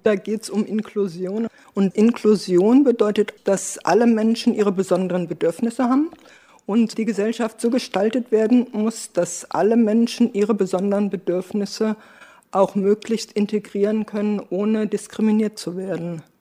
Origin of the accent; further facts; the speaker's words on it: West Germany, Germany; Also ich komme aus dem Westen, ihr kommt so aus dem Osten von Deutschland.